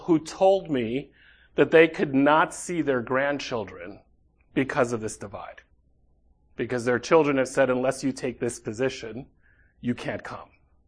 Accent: Manhattan, New York, United States; accent: Dominican; Except I was born in this country, so it would always be strange to them that I was raised in Manhattan but have a Dominican accent, right?

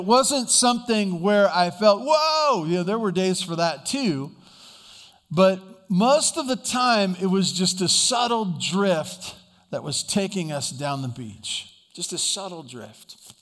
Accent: Santa Barbara, California, United States; Growing up in Santa Barbara, I didn't go out on boats. I wasn't a sailboater.

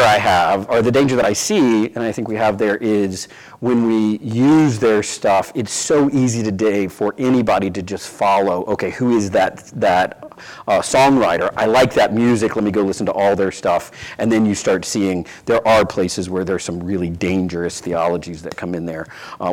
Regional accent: Louisiana, United States; I grew up in Louisiana, in a fairly small city in the middle of the state, but it happens to have the largest United Pentecostal Church in the United States there

